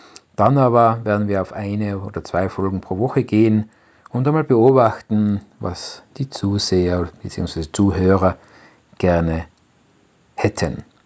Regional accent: Innsbruck, Tyrol, Austria; Ich bin aus Innsbruck in Österreich und bin seit 1998 IT-Unternehmer.

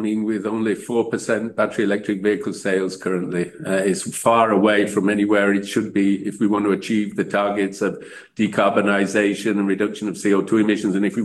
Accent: Manchester, North West England, United Kingdom; back to my hometown of Manchester, which is going to be the best one for me.

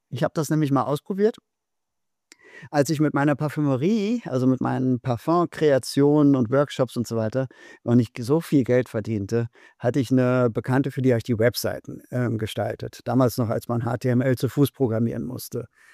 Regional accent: Berlin, Germany; ich komme ursprünglich aus Berlin

